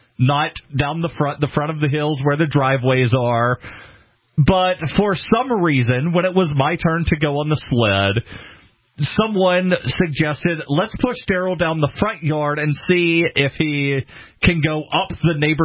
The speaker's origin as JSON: {"language": "English", "region": "Alabama", "country": "United States", "tie": "born or raised there", "said": "Growing up in Alabama, there's not a lot of snow"}